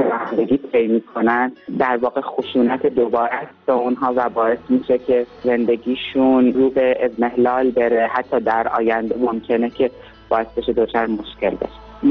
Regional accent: Iran; moved away; به عنوان کمجنسگر از ایران میام بیرون.

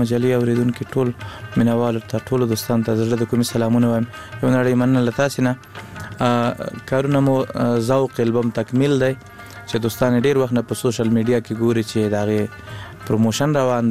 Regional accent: Kunduz, Afghanistan; also born or lived in Laghman; زمونږ اصلا د لغمان ولایت یو بیاتلی کندوز ته د ناقلونو په دوره کې چې وزیر محمد ګل خان په وخت کې چې ځمکه تقسیمې دي د شمال او پښتنال ته تلل ناقلین تلل، نو هغه وخت کې مونږ تل ویالته په کندوز کې مژوند کړی.

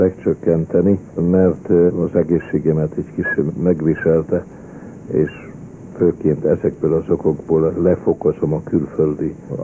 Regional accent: Hungary; mivel Magyarországról jön, és én is Magyarországról jövök

